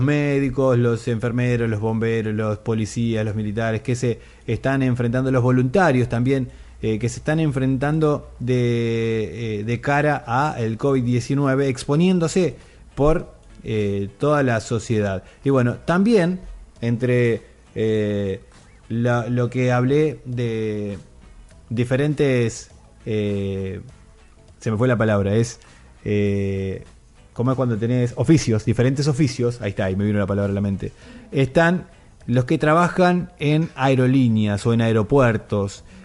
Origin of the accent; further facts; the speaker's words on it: Argentina; Yo soy argentino, de nuestro país.